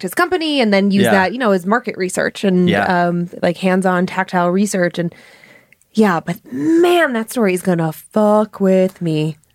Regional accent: Cleveland, Ohio, United States; what we would see where I grew up again in Cleveland or outside of Cleveland was what we called home days.

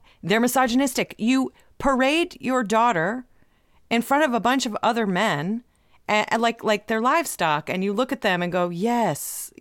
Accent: Ohio, United States; I grew up in Ohio. The internet like had just started

